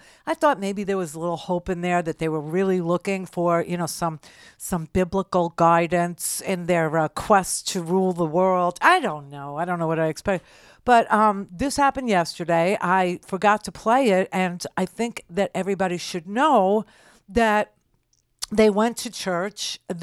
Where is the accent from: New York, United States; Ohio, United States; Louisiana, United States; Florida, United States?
New York, United States; I'm a New Yorker. I'm not freaked out by any of these weather events, let's say.